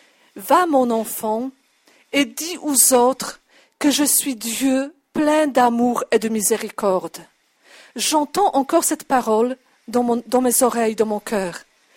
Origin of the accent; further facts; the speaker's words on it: Poland; French is a second language; moved away as an adult; now in France; je suis polonaise, j'ai 47 ans. Je suis depuis 19 ans à la communauté des Béatitudes.